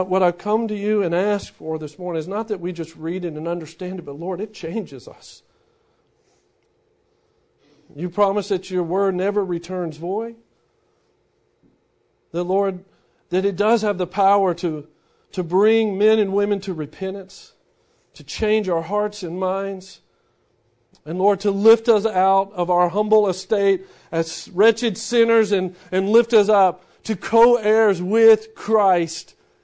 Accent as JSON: {"language": "English", "town": "Shreveport", "region": "Louisiana", "country": "United States", "also_born_or_lived": "Ruston", "said": "I was 22 from Shreveport, then Ruston."}